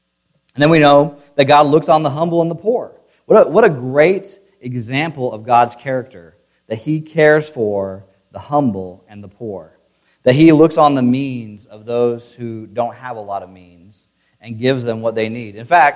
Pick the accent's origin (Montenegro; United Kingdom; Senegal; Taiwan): Senegal; now in United States; Growing up in Senegal, we had some poor people.